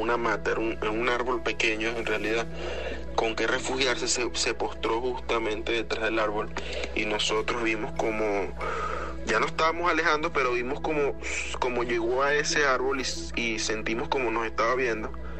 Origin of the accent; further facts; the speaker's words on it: Venezuela; Yo soy venezolano, eso fue en Venezuela.